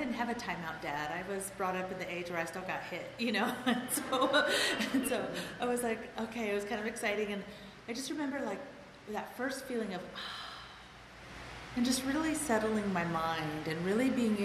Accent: Iowa, United States; And they were from North Carolina, and I was raised in Iowa because my dad moved to Iowa for his job.

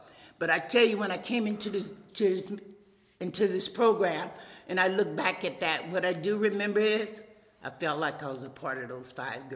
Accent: Louisiana, United States; And I say, I'm from Louisiana. You know, can't you tell by the accent?

